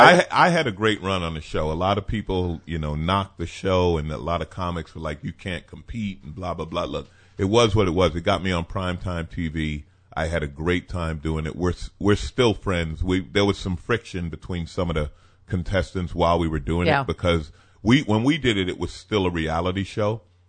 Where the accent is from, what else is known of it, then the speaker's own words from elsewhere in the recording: New York, United States; now in Los Angeles, United States; My first, it's what brought me to L.A. I grew up in New York. I went to aviation high school. I learned to fix airplanes.